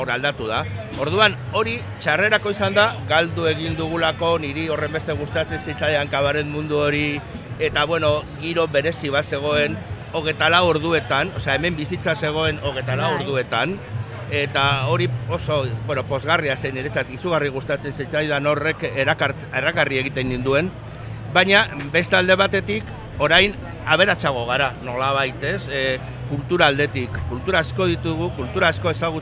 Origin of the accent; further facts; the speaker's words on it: Basque Country, Spain; esan duzu bertokoa naizela. Eta egia da, ze txikitan Azurrutian bizi izan nintzen